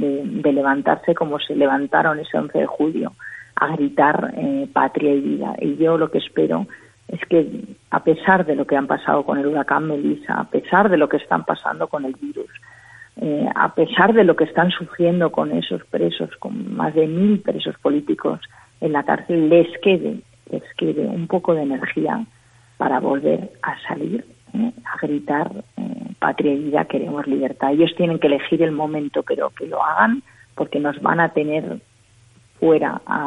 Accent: Madrid, Community of Madrid, Spain; born there; yo soy nacida en Madrid, tengo padre cubano de Cienfuegos, abuelo cubano, abuela cubana, y tengo primos todavía en Cuba

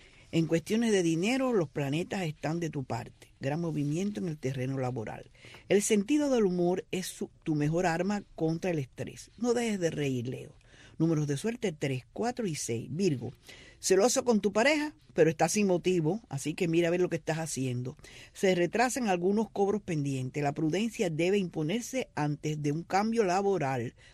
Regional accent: Cuba; Soy cubana

